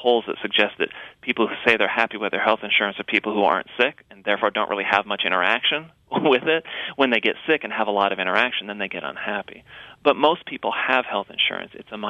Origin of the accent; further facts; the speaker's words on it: Minnesota, United States; I think it must be because I'm a Minnesotan. I grew up there, went to college there, got all my degrees from Minnesota, so I'm a good, sensible Midwesterner.